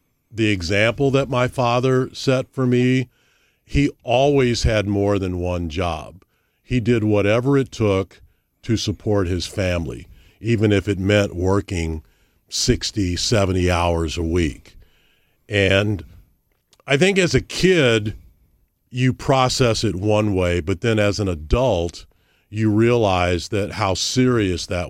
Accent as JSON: {"language": "English", "town": "St. Charles", "country": "United States", "tie": "born or raised there", "said": "So I grew up in St. Charles."}